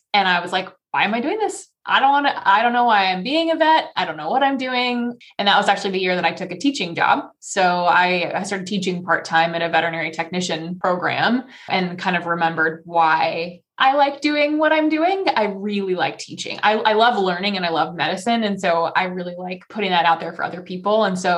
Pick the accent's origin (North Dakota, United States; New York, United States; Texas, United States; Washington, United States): Washington, United States; I'm also a born and raised Washington State kid. So I grew up in Washington. All my family is still there.